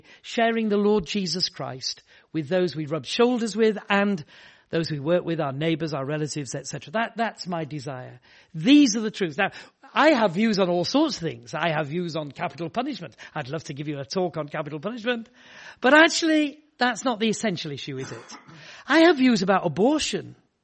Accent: Horsforth, Yorkshire and the Humber, United Kingdom; also born or lived in Lebanon; I was brought up in Horsforth, so I'm a Yorkshireman. I'm very proud of being a Yorkshireman.

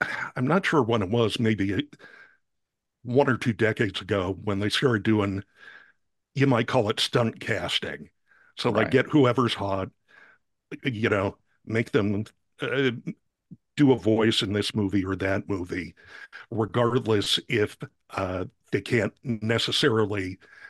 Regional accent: Tiburon, California, United States; Paul Frees lived in the town where I grew up in Tiburon, California, in Marin County.

